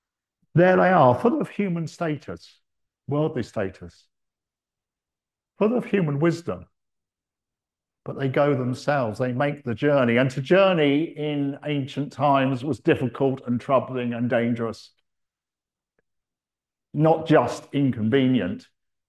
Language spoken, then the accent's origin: English; United Kingdom; We're British, aren't we?